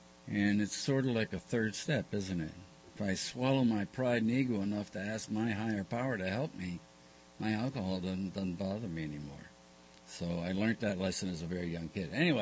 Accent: Bronx, New York, United States; first language French; English is a second language; I was born in upstate New York in a little French-Canadian enclave. I was raised in the French language. That's all I knew was French. At the age of four, we moved to the Bronx.

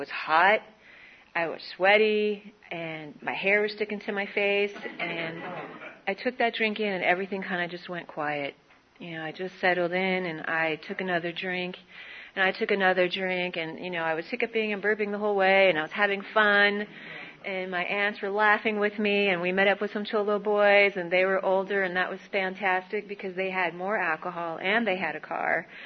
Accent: Lancaster, California, United States; I grew up in Lancaster, and that was my first resentment.

